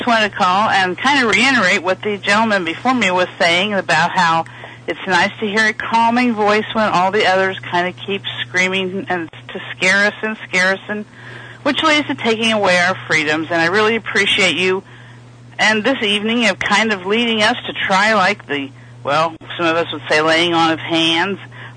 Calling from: Florida, United States; Oh, hello, Jerry. … from Florida.

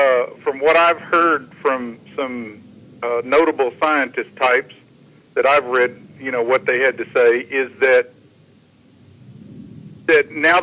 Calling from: North Carolina, United States; Hey, Kevin. … in North Carolina.

